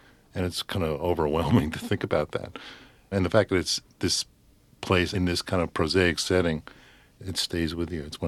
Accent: Brooklyn, New York, United States; So since we're from New York and we're from Brooklyn and we're used to guys talking like this

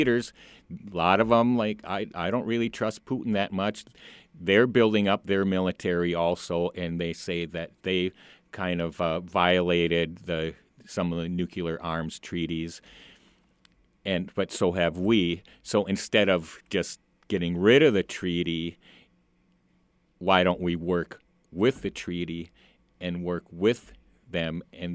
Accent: United States; I don't really like almost being American in a way because of that. But at the other time, like, I'm proud of the workers and my people and where I live.

